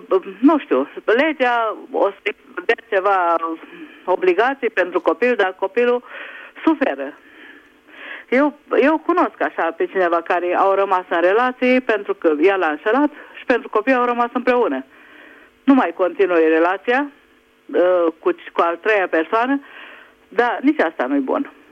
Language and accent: Romanian; Budapest, Hungary; din Budapesta.